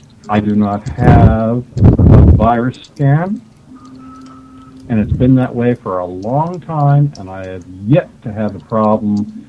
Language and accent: English; Canada; I'm not American, I'm Canadian